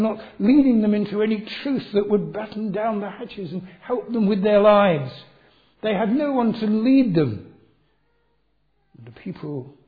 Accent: London, United Kingdom; As a Londoner, I was evacuated down to North Devon

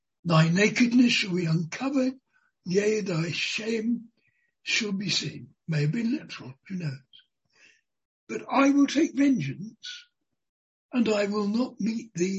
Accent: United Kingdom; if there is any guilt that applies to me because I am British or whatever, please take it away.

